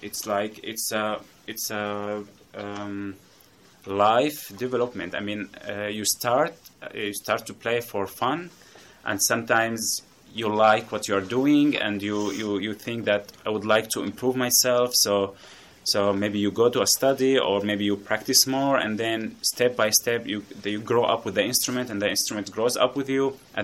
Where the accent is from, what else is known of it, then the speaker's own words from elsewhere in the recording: Syria; moved away as an adult; now in Qatar; the challenges was that I came from Syria, and there is a different kind of music